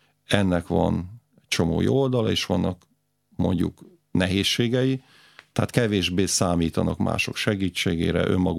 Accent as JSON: {"language": "Hungarian", "region": "Great Hungarian Plain", "country": "Hungary", "tie": "born or raised there", "said": "Én pedig az Alföldön nőttem föl."}